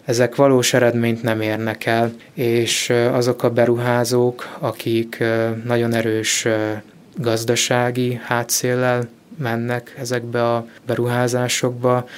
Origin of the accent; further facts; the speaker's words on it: Székesfehérvár, Fejér, Hungary; born there; illetve idővel a szülővárosomban, Székesfehérváron is megtaláltak a lehetőségek